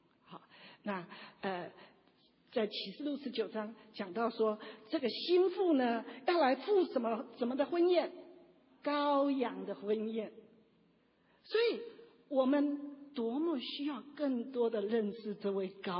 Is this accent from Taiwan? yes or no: no; China; now in United States; 我们在美国怎么生存啊？这个在美国生存都是要推荐自己，我最行。好，他们跟我们中国人是不一样的哈